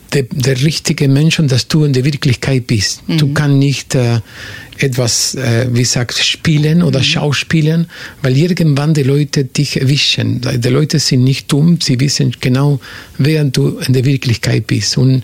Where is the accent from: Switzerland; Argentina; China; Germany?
Argentina; German is a second language; moved away; Ich habe dieses Jahr 40 Jahre, dass ich schon meine Heimat verlassen habe, Argentinien.